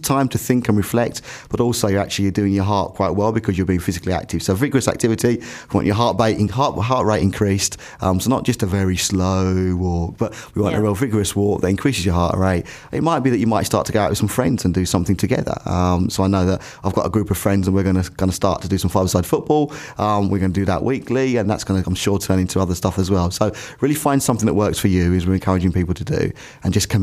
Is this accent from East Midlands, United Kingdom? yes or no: no; Brentwood, East of England, United Kingdom; you don't see that anymore as often as it certainly was when I was growing up in Brentwood.